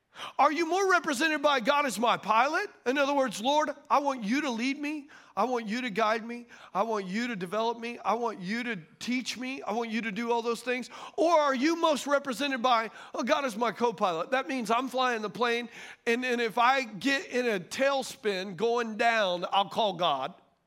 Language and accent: English; Louisiana, United States; born there; I know I was born in Louisiana. I was born Catholic.